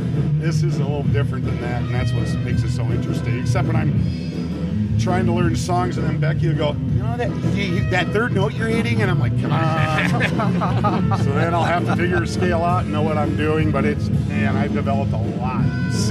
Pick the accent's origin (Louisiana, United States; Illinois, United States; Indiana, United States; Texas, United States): Illinois, United States; Chicago; Because I grew up in Chicago, blues, rock